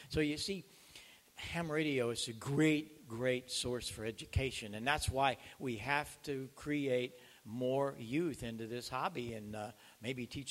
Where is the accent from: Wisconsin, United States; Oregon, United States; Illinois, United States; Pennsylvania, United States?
Illinois, United States; Marissa; I grew up in Marissa, Illinois, about 50 miles southeast of St. Louis.